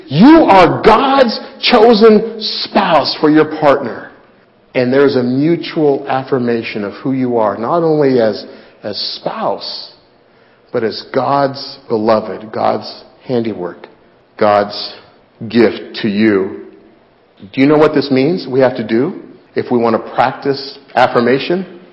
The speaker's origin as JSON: {"language": "English", "town": "Denver", "region": "Colorado", "country": "United States", "tie": "born or raised there", "said": "I'm not just saying this because I was born in Denver and I grew up watching them."}